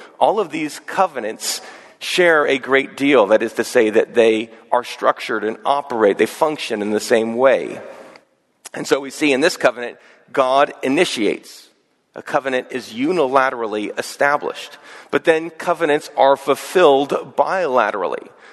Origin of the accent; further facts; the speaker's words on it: Houston, Texas, United States; I grew up in Houston, Texas, my hometown. We saw, when I was in high school, a massive flood.